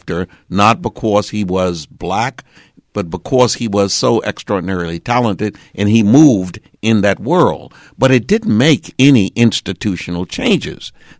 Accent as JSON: {"language": "English", "town": "Mineola", "region": "Texas", "country": "United States", "said": "I think there's lots of Texas left in me. I think I brag like I'm still a Texan. I think sometimes I drop my ings like I still live here in Texas"}